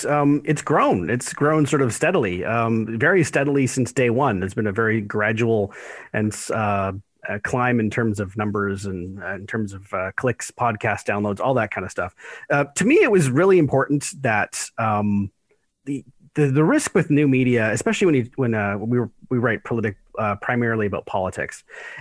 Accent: Alberta, Canada; Where I grew up in Alberta, which was essentially a one party state at the time

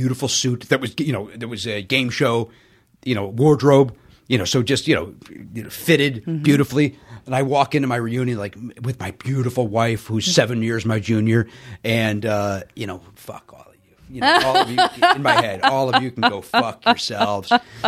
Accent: Chicago, Illinois, United States; I grew up in the South Side of Chicago. It's sports. Everybody does sports.

